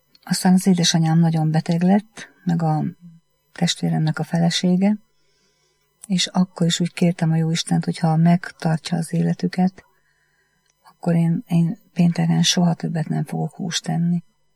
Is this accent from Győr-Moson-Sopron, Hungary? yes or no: no; Pásztó, Nógrád, Hungary; born there; Pászton születtem.